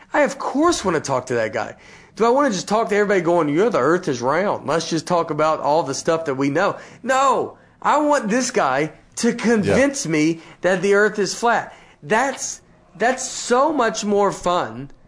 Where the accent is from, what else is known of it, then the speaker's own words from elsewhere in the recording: the South, United States; I'm from the South, you know, I grew up a Christian, I grew up typical Southern, you know, Christian home, Southern Baptist